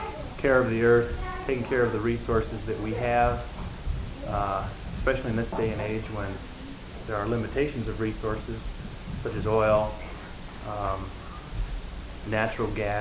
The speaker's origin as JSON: {"language": "English", "town": "Portland", "region": "Oregon", "country": "United States", "said": "I'm from Portland, Oregon."}